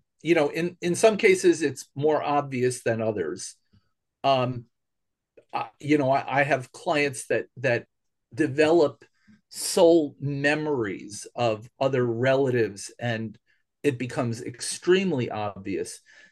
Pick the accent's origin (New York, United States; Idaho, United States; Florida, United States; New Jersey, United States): New York, United States; also born or lived in Oklahoma; I grew up here in New York, but I moved to Oklahoma, where I went to graduate school in 1980.